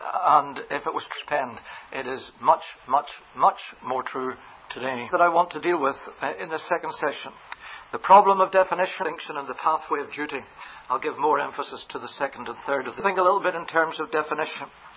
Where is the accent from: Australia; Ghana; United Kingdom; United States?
United Kingdom; Northern Ireland; also born or lived in Scotland; I'm from Northern Ireland, spent 30 years in Scotland.